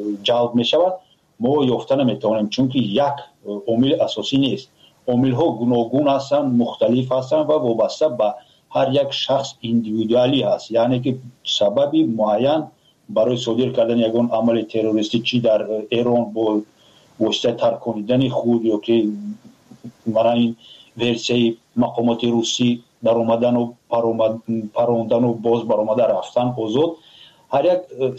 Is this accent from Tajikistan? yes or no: yes; Tajikistan; ما تاجیک هستیم